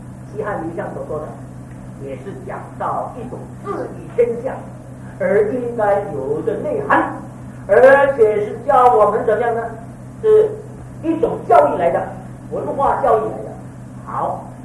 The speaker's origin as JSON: {"language": "Chinese", "country": "Malaysia", "also_born_or_lived": "Taiwan / United States", "said": "我在马来西亚出生，我从马来西亚来，在台湾受过大学教育，在美国受神学教育"}